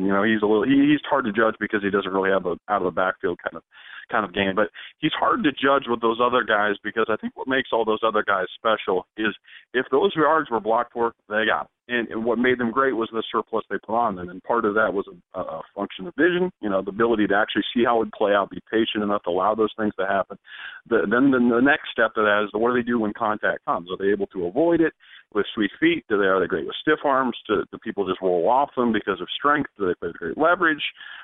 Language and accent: English; Iowa, United States; I come from Iowa, so a ton of my friends are Vikings fans